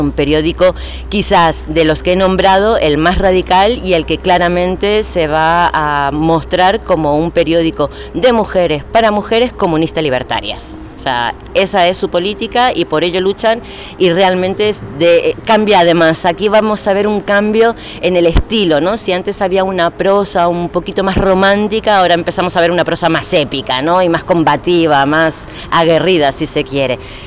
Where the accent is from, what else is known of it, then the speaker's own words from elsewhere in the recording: Argentina; yo que vengo de Argentina, Hay un espacio en Argentina de memoria histórica